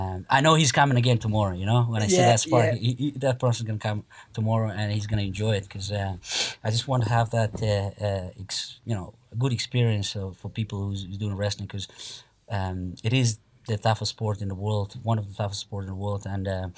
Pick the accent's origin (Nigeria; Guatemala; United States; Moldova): Moldova; first language Russian; So I was born and raised in Moldova. It's a country people who don't know Moldova, it's a country between Ukraine and Romania. And it used to be in USSR.